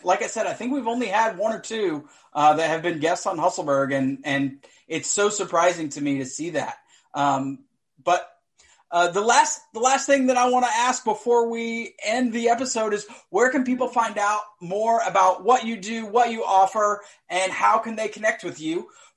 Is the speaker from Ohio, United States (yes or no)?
no; Atlanta, Georgia, United States; now in St. Petersburg, United States; It's kind of like when I was growing up in Atlanta, it was that way. You know, hardly anybody was actually from Atlanta.